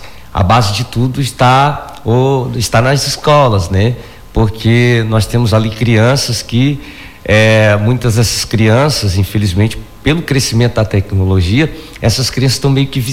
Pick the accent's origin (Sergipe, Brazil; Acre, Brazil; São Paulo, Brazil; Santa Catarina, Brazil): Acre, Brazil; Rio Branco; sai da periferia de Rio Branco, né, no caso eu sou da Baixada, um lugar que já foi extremamente violento